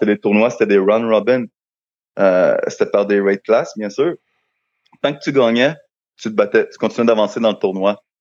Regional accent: Rivière-du-Loup, Quebec, Canada; now in Montreal, Canada; Je suis arrivé à Montréal, je suis parti de Rivière-du-Loup directement sur le plateau Mont-Royal.

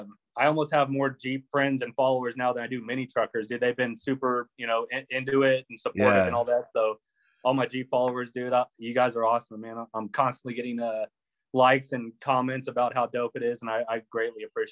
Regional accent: California, United States; Growing up in California, the lowrider culture is huge.

